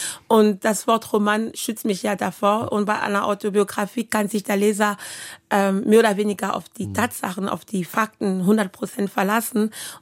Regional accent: Kinshasa, DR Congo; in der Gegend, wo ich aufgewachsen bin, das war wunderschön grün, der Wald. Kinshasa war für mich immer so ein Ort, was man auch so New York sagt, die Stadt, die niemals schläft.

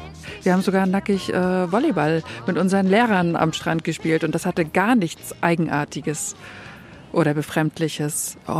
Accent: Baltic coast, Germany; Also ich bin an der Ostsee groß geworden und FKK war Gang und Gäbe.

